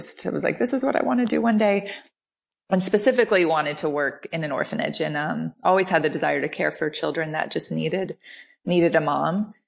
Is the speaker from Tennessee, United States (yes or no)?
yes; Nashville, Tennessee, United States; also born or lived in Wisconsin / California / Kentucky / Jackson, United States; I was born in Wisconsin and then moved to California, Northern California. And my dad's a doctor, so his job kind of took us different places. And then I moved to Kentucky and then Jackson, Tennessee. And then we sort of just ended up in Nashville in my high school years